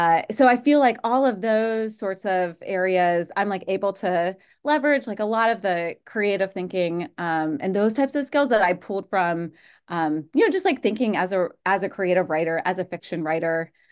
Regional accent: Pittsburgh, Pennsylvania, United States; also born or lived in Jamestown, United States; I grew up Western Pennsylvania, Western New York. So, like, suburbs of Pittsburgh for most of my childhood, and then moved to Western New York, Jamestown, up there for a couple years

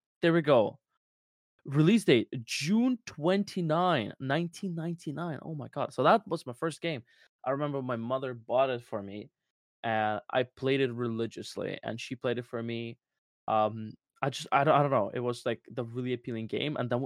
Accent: Russia; English is a second language; Okay, so I was a kid. You probably know I'm from Russia.

